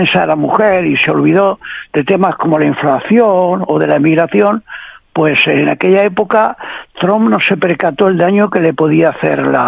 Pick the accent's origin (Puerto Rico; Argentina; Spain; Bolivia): Spain; uno de los gorrones más significados somos nosotros, los españoles.